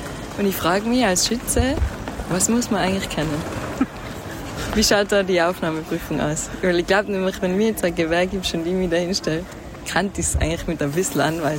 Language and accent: German; Tyrol, Austria; Ich bin im Ötztal aufgewachsen, also okay. Schon ein Stückchen weiter weg.